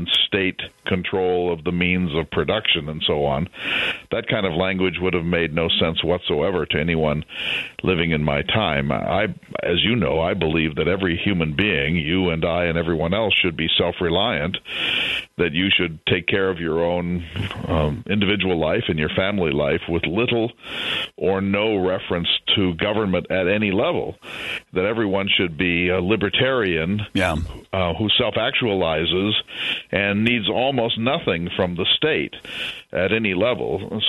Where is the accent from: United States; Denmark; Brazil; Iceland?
United States; Virginia; I suppose I was a little more chauvinist than others because I was from Virginia